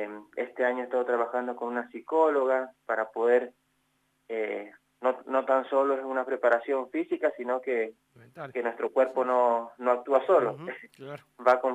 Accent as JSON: {"language": "Spanish", "region": "San Juan", "country": "Argentina", "said": "Ahora somos dos, pero no tan solo en San Juan, sino somos los únicos dos que tiene la región de Cuyo"}